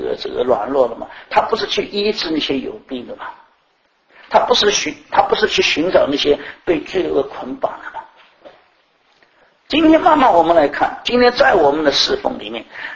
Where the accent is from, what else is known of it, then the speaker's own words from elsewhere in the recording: China; 我们中国人常常讲说，人不自私，天诛地灭。